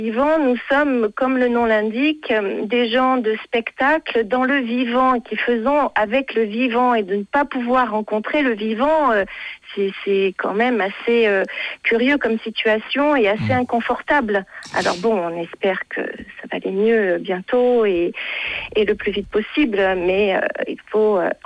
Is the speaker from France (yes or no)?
yes; Nouvelle-Aquitaine, France; à Vassivière en Limousin, mon pays d'origine.